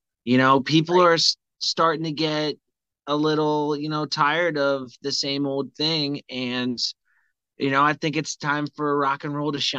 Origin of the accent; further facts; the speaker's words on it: Vermont, United States; now in Charleston, United States; Yeah. I mean, I'm from Vermont, so it's like...